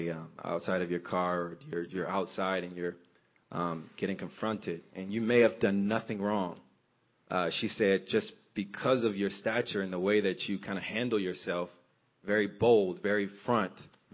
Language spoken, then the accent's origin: English; Detroit, Michigan, United States; So growing up in the Detroit area, my mother, she would tell us often, I think I was around 10 years old when we first had the conversation